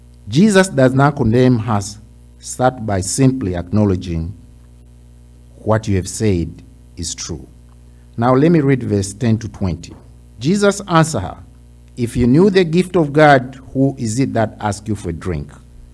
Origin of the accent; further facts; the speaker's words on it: Tanzania; English is a second language; I come from Tanzania, that's in Africa.